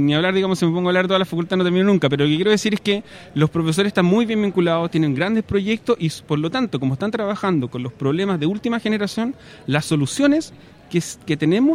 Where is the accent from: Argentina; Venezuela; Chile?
Chile; Uno se sorprendería las patentes bien domésticas y creadas así en el garaje de la casa que tenemos los chilenos.